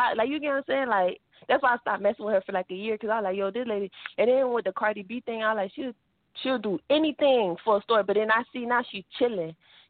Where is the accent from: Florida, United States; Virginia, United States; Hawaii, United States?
Florida, United States; Miami; now in Missouri, United States; I'm from Florida, from Miami, Florida, where I work at, number white folks. I'm in Missouri right now.